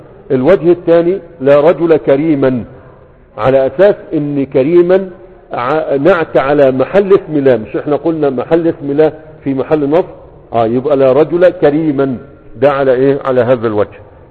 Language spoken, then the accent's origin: Arabic; Egypt